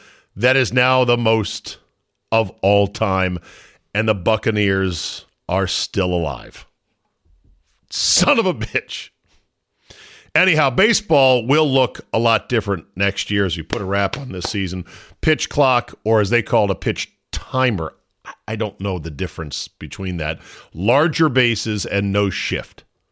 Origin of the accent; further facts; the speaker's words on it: Philadelphia, Pennsylvania, United States; You know, hey, I'm from the Philly area. They're in the World Series. I should go.